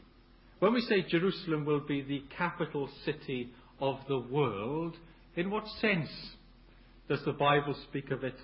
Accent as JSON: {"language": "English", "town": "Swansea", "region": "Wales", "country": "United Kingdom", "tie": "born or raised there", "lives_now": "Cardiff, United Kingdom", "said": "I was born in Swansea. And Swansea is about 40 miles west of Cardiff, and there is intense rivalry between the two cities"}